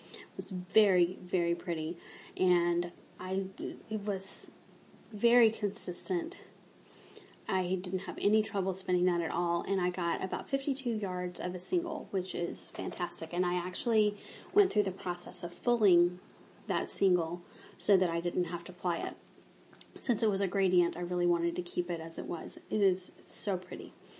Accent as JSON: {"language": "English", "region": "the South", "country": "United States", "tie": "born or raised there", "said": "I grew up in the South. It's sherbet."}